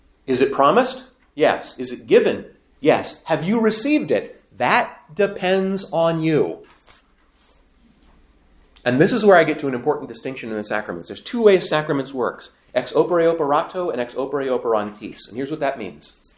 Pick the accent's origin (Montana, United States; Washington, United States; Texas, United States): Montana, United States; I grew up in Montana right next to an Indian reservation.